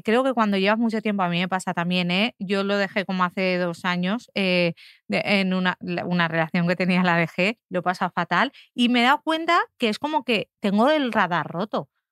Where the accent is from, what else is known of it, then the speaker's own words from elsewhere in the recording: Valencia, Valencian Community, Spain; Sí, yo soy de Valencia.